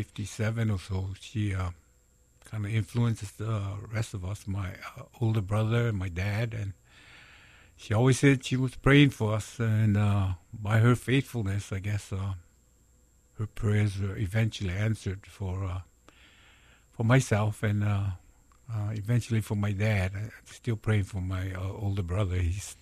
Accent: Honolulu, Hawaii, United States; Here in Kalihi, not too far from this location, maybe about 6 or 8 blocks away from here.

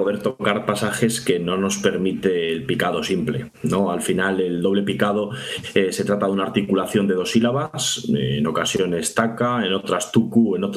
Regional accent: León, Castile and León, Spain; now in Asturias, Spain; David estaba dando clase en Asturias, en Gijón, y yo soy de León. Entonces decidí venirme para Asturias

